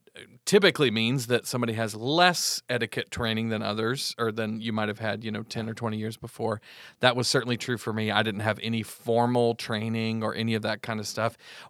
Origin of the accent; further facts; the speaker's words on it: the South, United States; Or growing up in the South, especially, yes, ma'am, yes, sir, no, ma'am, no, sir, to everyone, especially elders.